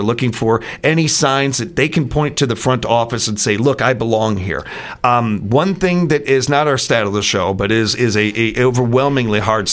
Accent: Chicago, Illinois, United States; Now, obviously, I'm going to because I'm a Chicagoan.

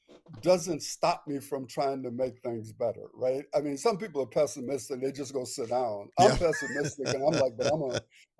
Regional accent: Milwaukee, Wisconsin, United States; when I was growing up in Milwaukee, there was a man named Mr. Wesley Scott, who was the head of the Urban League.

